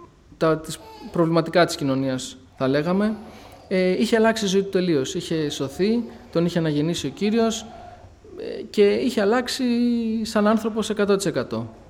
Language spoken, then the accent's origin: Greek; Menidi, Attica, Greece; also born or lived in Athens; εγώ γεννήθηκα το 88 στην Αθήνα, μεγάλωσα στο Μενίδη. Δεν γεννήθηκα μέσα σε χριστιανική οικογένεια, τουλάχιστον όχι της Ελευθέρας Αποστολικής Εκκλησίας Πεντηκοστής.